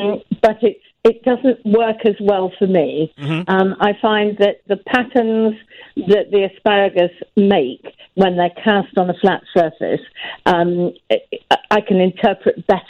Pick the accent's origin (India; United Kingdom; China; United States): United Kingdom; West Midlands; now in Bath, United Kingdom; Right, originally from Worcestershire, but I now live in Bath, which is in Somerset